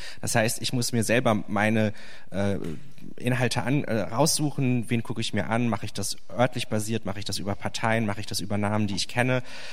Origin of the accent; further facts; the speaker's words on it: Rhineland, Germany; als ich jetzt hier als Rheinländer